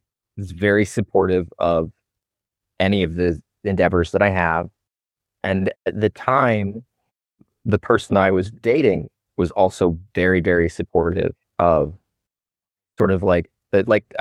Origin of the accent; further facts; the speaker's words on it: Montana, United States; there's an acting school that's nearby my hometown in Montana